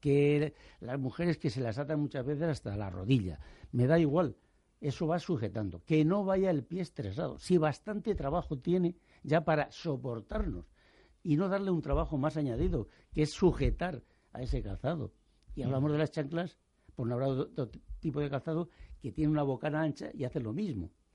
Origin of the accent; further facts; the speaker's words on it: Salamanca, Castile and León, Spain; Yo soy de Salamanca. Viva Salamanca